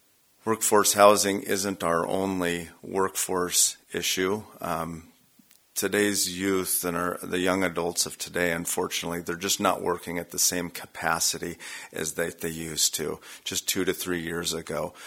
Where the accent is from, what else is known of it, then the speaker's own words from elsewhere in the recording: Sandpoint, Idaho, United States; being born and raised in Sandpoint, I have a vision of what this place was, what it's been, and where it's going.